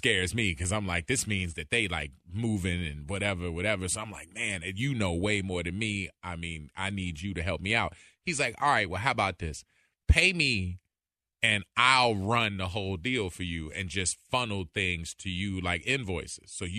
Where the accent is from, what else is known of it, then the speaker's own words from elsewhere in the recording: United States; And the government, the law, you know, being an American, like there's ways that you can make the process fight for you.